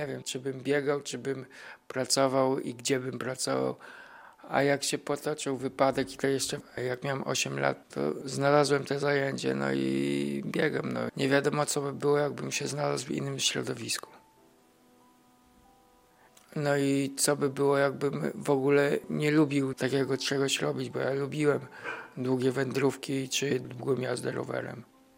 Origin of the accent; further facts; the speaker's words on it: Łapy, Podlaskie Voivodeship, Poland; Ja z Łapa, ona jest z Poznania